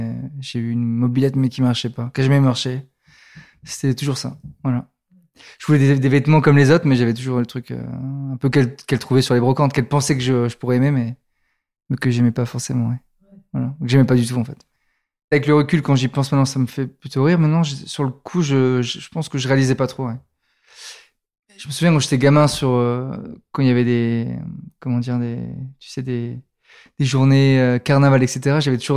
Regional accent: Provence-Alpes-Côte d'Azur, France; Donc, j'ai grandi pauvre sur la Côte d'Azur.

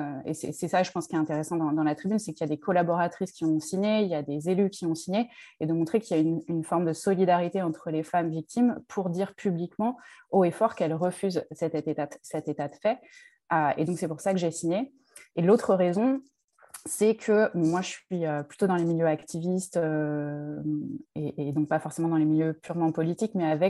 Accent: Draveil, Île-de-France, France; j'ai grandi à Draveil dans l'Essonne.

